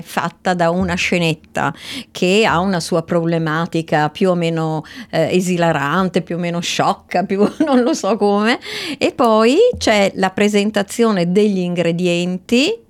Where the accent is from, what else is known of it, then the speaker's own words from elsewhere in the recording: Milan, Lombardy, Italy; sono la mamma, sono di Milano e praticamente vivo ogni anno qui per 6 mesi, quindi vado avanti e indietro per stare vicino a mia figlia e alla sua famiglia.